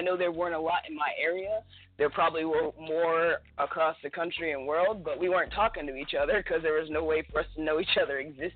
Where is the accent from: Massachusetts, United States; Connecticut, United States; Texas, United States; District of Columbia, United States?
Massachusetts, United States; now in San Diego, United States; I currently live in San Diego, California, born and raised in Western Massachusetts. So went from one side of the country to the other.